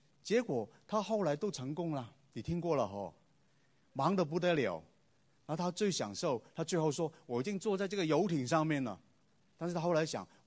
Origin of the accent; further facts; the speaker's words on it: China; 我们中国人是这样说